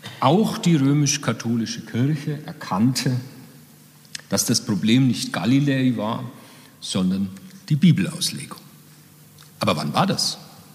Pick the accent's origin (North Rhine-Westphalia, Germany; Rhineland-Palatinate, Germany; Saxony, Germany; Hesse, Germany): Rhineland-Palatinate, Germany; Mainz; Als Mainzer